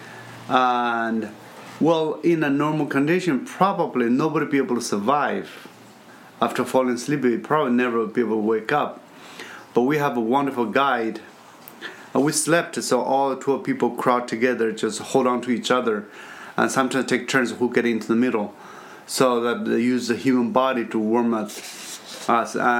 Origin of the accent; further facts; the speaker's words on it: Tibet, China; English is a second language; moved away as an adult; both of my wife, Dolkar, and I come from, born and raised in Tibet.